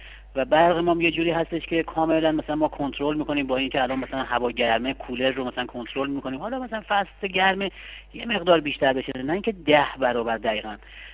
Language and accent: Persian; Tehran, Tehran Province, Iran; now in Rasht, Iran; حالا با توجه به اینکه ما اصالتا تهرانی هستیم، اینجا اغلب میریم تهران، حالا تو رشت هم 2-3 سال ساکن شدیم،